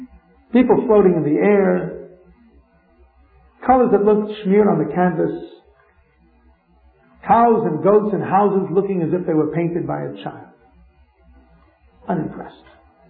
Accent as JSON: {"language": "English", "town": "New York City", "region": "New York", "country": "United States", "tie": "born or raised there", "said": "of some of the memories I had of growing up in Crown Heights, Brooklyn, on the days of Rosh Hashanah."}